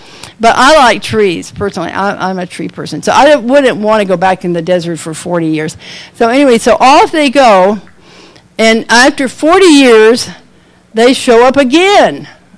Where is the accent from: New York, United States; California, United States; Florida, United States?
Florida, United States; I like trees. I'm from Florida.